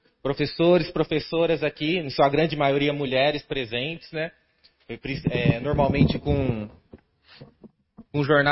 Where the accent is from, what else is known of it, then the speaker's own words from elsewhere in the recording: Garça, São Paulo, Brazil; Eu sou de Garça, resido em Garça